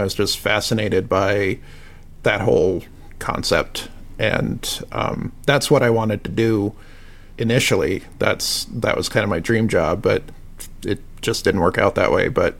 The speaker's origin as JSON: {"language": "English", "town": "Portland", "region": "Oregon", "country": "United States", "tie": "born or raised there", "moved": "as an adult", "said": "I grew up in Portland, Oregon, and I moved here when I was 23. So I've almost been living here for 20 years."}